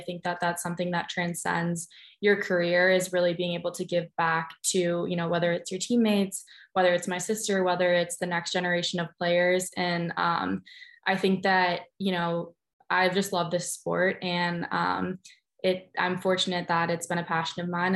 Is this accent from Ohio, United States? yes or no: no; Portland, Oregon, United States; I'm from Portland, Oregon, so I'm a very outdoorsy girl at heart.